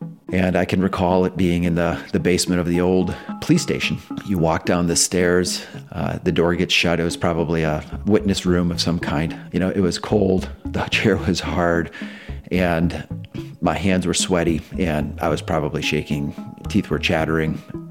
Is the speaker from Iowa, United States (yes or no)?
yes; Waverly, Iowa, United States; You know, I'm a Midwesterner. I grew up in Waverly, Iowa. You know, life was great in Waverly.